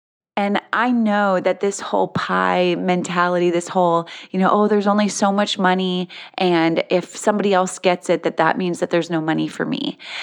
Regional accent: North Dakota, United States; moved away as an adult; now in Missouri, United States; I moved away from my hometown of, you know, I grew up in North Dakota, moved to Missouri because I wanted to get a specific degree from this university.

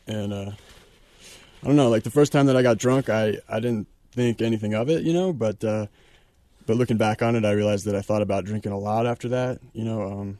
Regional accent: New Jersey, United States; Well, I grew up in New Jersey, and I started to drink when I was about 12 or 13 years old

